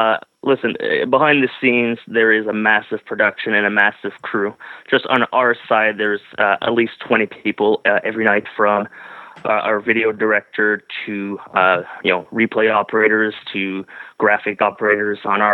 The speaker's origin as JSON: {"language": "English", "town": "Ottawa", "region": "Ontario", "country": "Canada", "tie": "born or raised there", "said": "Growing up in Ottawa wasn't very difficult for me."}